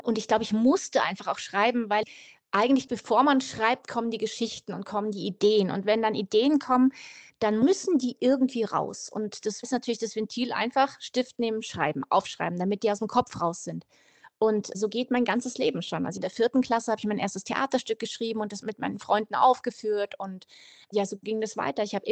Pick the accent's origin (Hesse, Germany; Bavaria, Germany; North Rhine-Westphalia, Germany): Bavaria, Germany; Munich; da, wo ich aufgewachsen bin, mitten in München in einer Straße